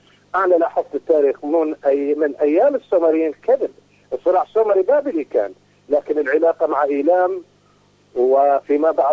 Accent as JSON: {"language": "Arabic", "country": "Iraq", "said": "الديون الأمريكان عندنا في العراق"}